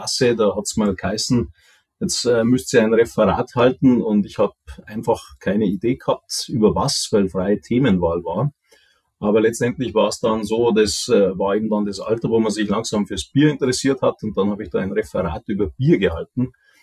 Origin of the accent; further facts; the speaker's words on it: Bayerbach, Bavaria, Germany; moved away as an adult; ich selber bin tatsächlich nicht aus der Region, aber nicht weit entfernt. Also ich komme ursprünglich aus dem Rottal. Bayerbach nennt sich das kleine Örtchen und bin dann quasi mit 20 eben dann 95 Kilometer Richtung Süden gewandert.